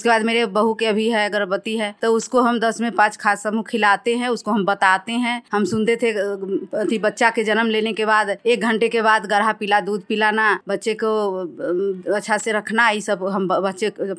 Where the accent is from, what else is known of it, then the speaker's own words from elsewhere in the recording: Bihar, India; मैं सुस्ता पंचायत से हूं।